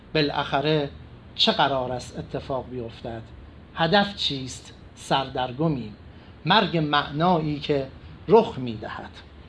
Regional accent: Iran; ما ایرانی هستیم، در این حال ایرانی نیستیم. ما در زبان و شاعرانگی هنوز ایرانی هستیم

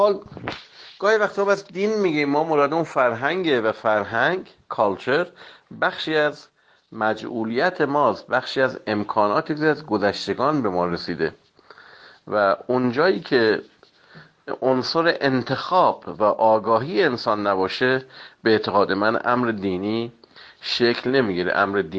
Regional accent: Iran; born there; من در قرن 20 به دنیا آمدم، نه مثلا معاصر پیامبر در دوران پیامبر، اینکه من در ایران به دنیا آمدم، نه مثلا در یونان

